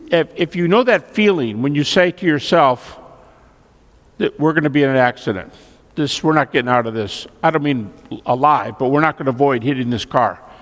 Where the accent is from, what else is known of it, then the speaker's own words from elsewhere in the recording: Detroit, Michigan, United States; I left in 81, leave Detroit area. I'm from the Detroit area.